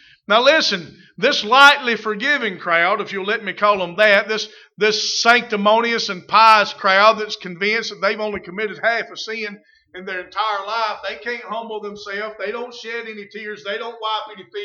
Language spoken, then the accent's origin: English; Mississippi, United States; I was born and raised in Pontotoc County. I've already told you enough about my upbringing.